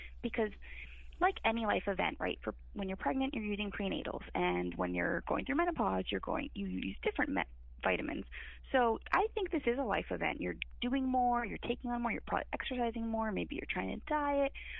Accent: Fair Lawn, New Jersey, United States; I am not from New York. I'm back actually in my hometown right now, Fairlawn, New Jersey.

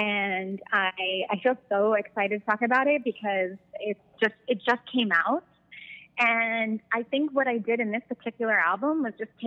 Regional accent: New York, United States; now in Los Angeles, United States; Well, I grew up in New York, but I did end up making it out to LA and the weather is amazing.

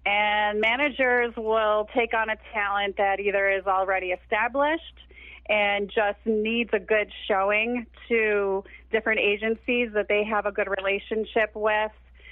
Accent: Buffalo, New York, United States; Well, because I grew up in Buffalo, our corporate office is in Buffalo, New York.

